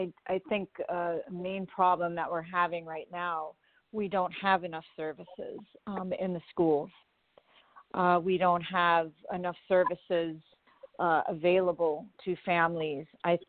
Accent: Cleveland, Ohio, United States; moved away as an adult; now in South Florida, United States; As you stated, I moved down to South Florida in 2003. I'm originally from Cleveland, Ohio.

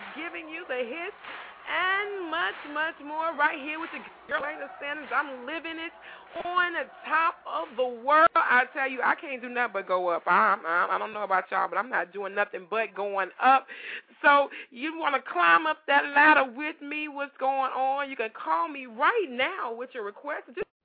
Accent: New Orleans, Louisiana, United States; now in Atlanta, United States; I want to hear y'all Louisiana, my hometown, New Orleans.

